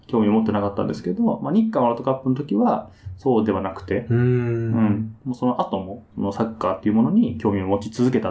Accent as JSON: {"language": "Japanese", "region": "Tokyo", "country": "Japan", "said": "まあ僕、東京の人間なんで、"}